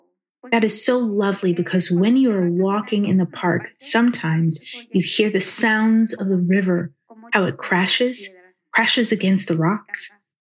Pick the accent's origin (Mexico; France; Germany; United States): Mexico; Mexico City; I was raised in Mexico City, where there are few trees, but frequently, during vacations, we went to my father's town in Guerrero, and it has gardens.